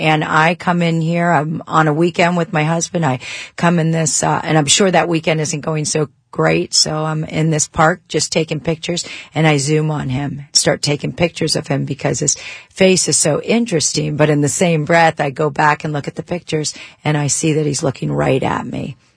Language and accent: English; Pennsylvania, United States; You know, they know I'm from Pennsylvania, so they try to do a few Pennsylvania things to be nice to me.